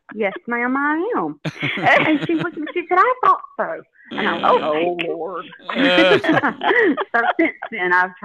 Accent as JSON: {"language": "English", "town": "Shreveport", "region": "Louisiana", "country": "United States", "accent": "Louisiana twang", "said": "I'm from Shreveport."}